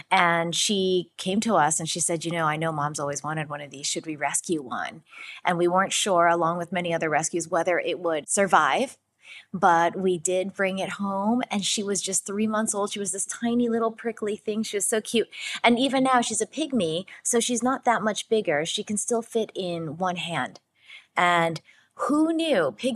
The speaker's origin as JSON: {"language": "English", "region": "New York", "country": "United States", "tie": "born or raised there", "also_born_or_lived": "Atlanta, Georgia", "said": "Yeah, I was born in Atlanta, Georgia, when my father was getting his PhD at Georgia Tech. But very quickly, we ended up moving up and down the East Coast. I ended up in upstate New York, and that's where I spent most of my childhood"}